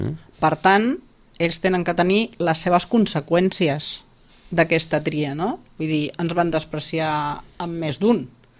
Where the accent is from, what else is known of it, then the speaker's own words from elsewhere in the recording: Sitges, Catalonia, Spain; soc independent de Sitges, del meu poble.